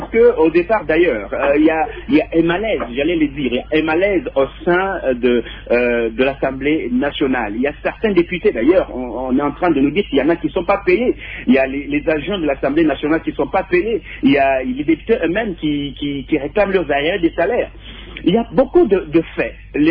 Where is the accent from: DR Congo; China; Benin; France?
DR Congo; nous sommes Congolais, nous avons vécu au Congo, nous avons toute l'histoire de ce pays.